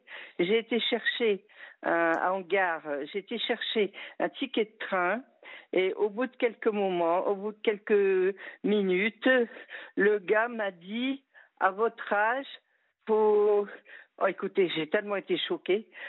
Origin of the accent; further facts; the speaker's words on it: Hauts-de-France, France; Alors moi je suis native des Flandres françaises.